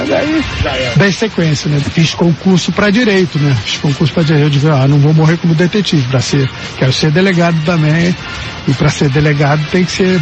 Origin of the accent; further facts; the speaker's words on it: Rio de Janeiro, Brazil; Desde garoto, eu nasci ali em Santo Cristo, zona portuária de Santo Cristo. Então, já jogava como garoto ali, 9 anos, 8 anos